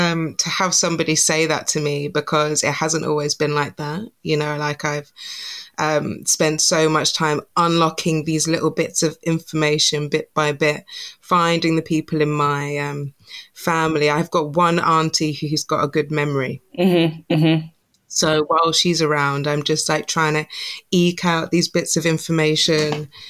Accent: London, United Kingdom; I grew up in London, so my Jamaican family is in and around London / the States. So I was always very attached to my Black side

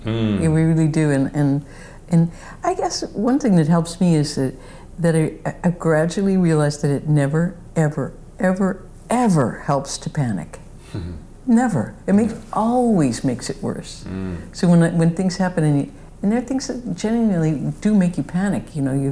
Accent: Midwest, United States; I used to look at the sky a lot, probably because I'm from the Midwest and it was all sky, and I was like, I'm from there.

